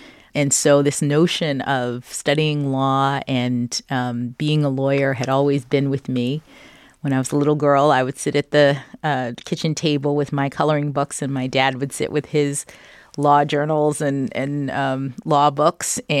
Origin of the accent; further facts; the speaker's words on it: Washington, District of Columbia, United States; born there; I was born in Washington, D.C.